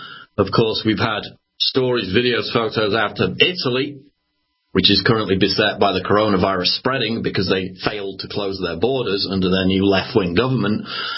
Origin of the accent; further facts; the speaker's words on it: Yorkshire and the Humber, United Kingdom; which I also happen to drink because I'm from Yorkshire.